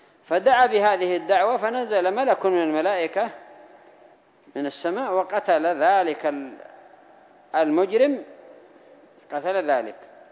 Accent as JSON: {"language": "Arabic", "country": "Yemen", "said": "حصل ذلك بارك الله فيكم أن الطريق مظلومة عندنا في اليمن، حقوق الطريق مظلومة"}